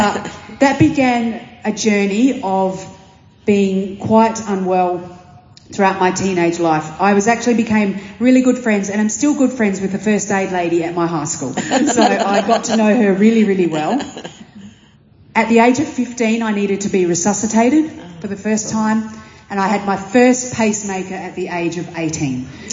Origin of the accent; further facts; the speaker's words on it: South Australia, Australia; born there; I was born in South Australia, so 40 minutes from Adelaide.